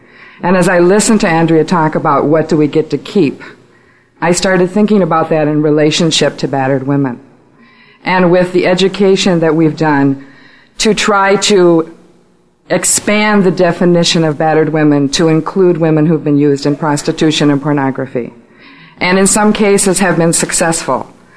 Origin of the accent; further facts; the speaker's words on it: Minneapolis, Minnesota, United States; I'm from Minneapolis